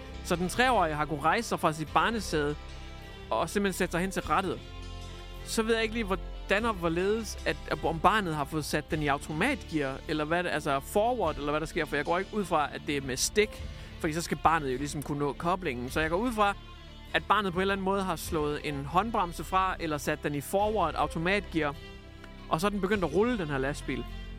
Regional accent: Hjørring, North Denmark Region, Denmark; jeg kommer fra Hjørring, en bitte bondeby i Nordjylland, ikke?

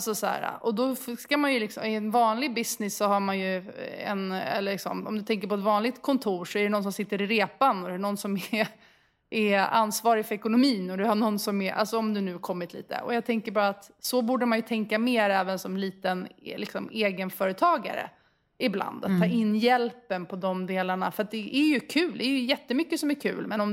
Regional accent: Sweden; now in Indonesia; Jag var ju hemma i Sverige ju och jobbade lite. Och då bodde jag hos min kompis.

